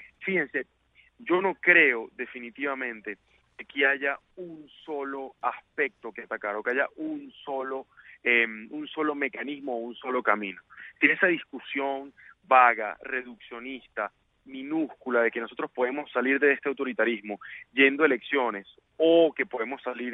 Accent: Venezuela; como un venezolano preocupado

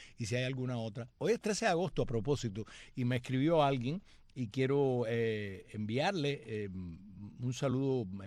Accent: Cuba; somos mucho más cubanos que el Cabeza de Bombillo y Linterna

